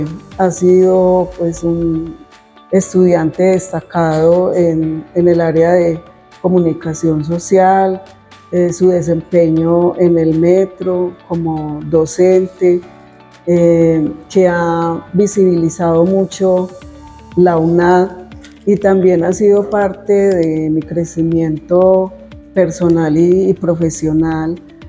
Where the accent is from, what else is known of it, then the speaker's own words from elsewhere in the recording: Santo Domingo, Antioquia, Colombia; sobre todo en el municipio de Santo Domingo, de donde soy oriunda